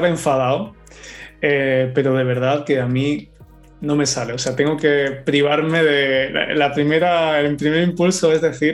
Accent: Andalusia, Spain; porque yo soy de Málaga, pero de una parte más de provincia y nunca la había oído hasta llegar aquí.

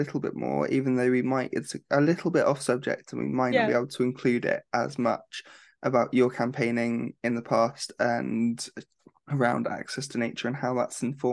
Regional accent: Reading, South East England, United Kingdom; And so I grew up in Reading, which is a really big town.

